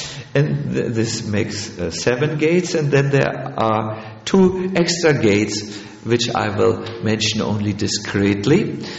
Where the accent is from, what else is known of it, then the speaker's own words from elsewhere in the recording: Australia; because we are from Australia and we are beach boys and beach girls.